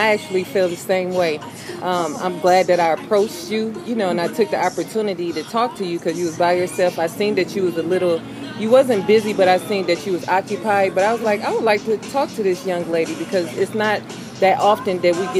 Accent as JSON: {"language": "English", "town": "Peoria", "region": "Illinois", "country": "United States", "tie": "born or raised there", "also_born_or_lived": "Chicago", "said": "So I was born in Chicago. My family went to Peoria."}